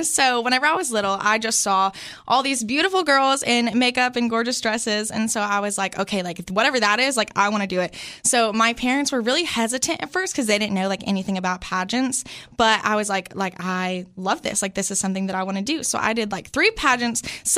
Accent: Sparta, Tennessee, United States; So I grew up in the sweet little town of Sparta, Tennessee. So just like 30 minutes from here in Cookeville.

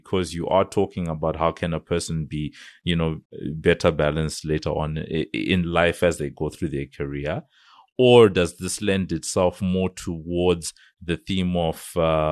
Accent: Zimbabwe; When I grew up, I grew up in Zimbabwe

